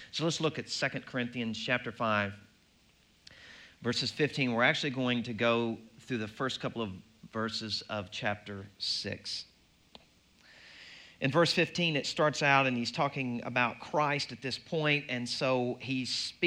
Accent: Arkansas, United States; now in Cleveland, United States; Now, I'm originally from Arkansas, as I've told you all before

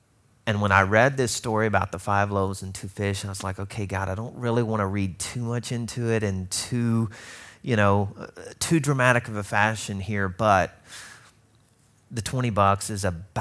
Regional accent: Cleveland, Ohio, United States; I think Drew Carey would be nice to me since we're from Cleveland.

